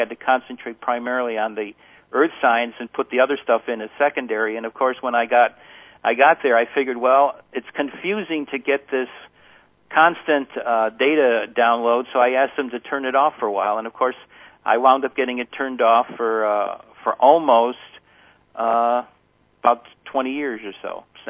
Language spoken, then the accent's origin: English; New York, United States; She was very much involved in the Democratic politics where I was growing up in Erie County, which was a major county of which Buffalo is the county seat.